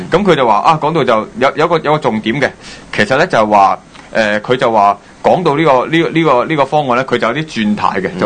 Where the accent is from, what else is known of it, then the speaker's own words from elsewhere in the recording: Hong Kong; 應該屬於我哋香港人本身嘅一啲福利啦。